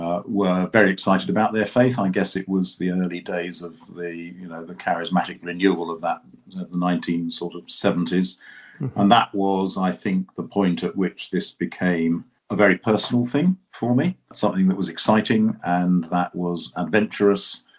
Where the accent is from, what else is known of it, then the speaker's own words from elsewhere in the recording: South East England, United Kingdom; Yeah, so I was brought up in Kent, and I have always been a Kent person. I still am.